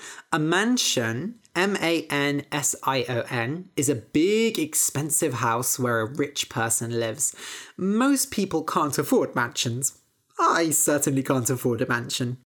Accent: Bath, South West England, United Kingdom; also born or lived in Bristol; I grew up in Bath and sure, I went to university, but after graduating, I came back to Bath and lived there for a few years. And then even when I lived in Bristol, Bristol is really close to Bath.

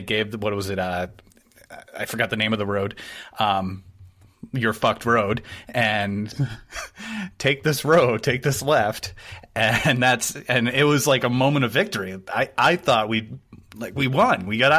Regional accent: New Hampshire, United States; I grew up in New Hampshire.

